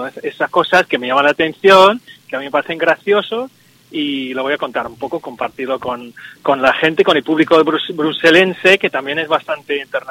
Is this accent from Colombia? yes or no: no; England, United Kingdom; Bueno, good morning, sí, soy inglés.